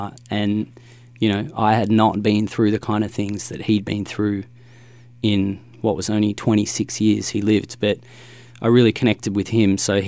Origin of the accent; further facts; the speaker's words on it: Melbourne, Victoria, Australia; I grew up in Thornbury, which is, it's only 20 minutes north of the CBD. So it's virtually part of Greater Melbourne. And yeah, it's just a little suburban neighbourhood, not unlike a lot of neighbourhoods you'd find in the US.